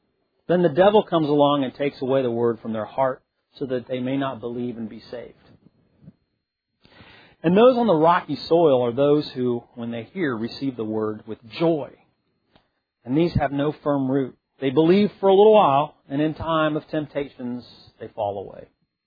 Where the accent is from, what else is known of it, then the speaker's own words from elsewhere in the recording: Indiana, United States; I grew up in Indiana. So growing up in Indiana, I have a lot of experience with gardens.